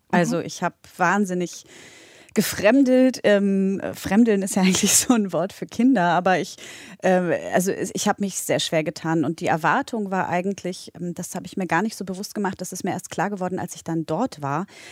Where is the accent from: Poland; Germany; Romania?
Poland; Also ich war schon ein bisschen wie so eine Ethnologin unterwegs in meinem, in meinem Heimatland.